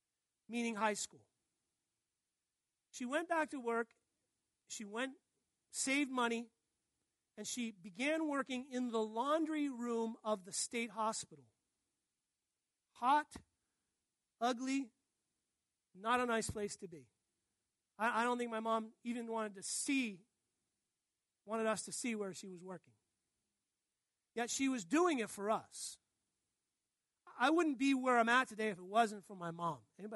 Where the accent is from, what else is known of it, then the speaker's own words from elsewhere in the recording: Worcester, Massachusetts, United States; You know, I grew up in Worcester, Massachusetts. It's the city right in the center of Massachusetts. It's an industrial working man city.